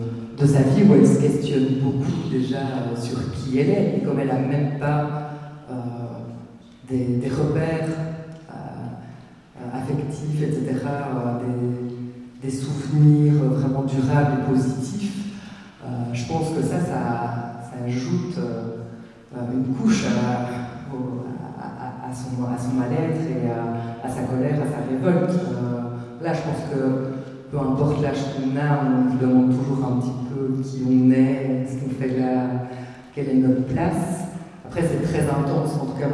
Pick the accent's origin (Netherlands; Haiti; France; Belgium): Belgium; chez nous, en Belgique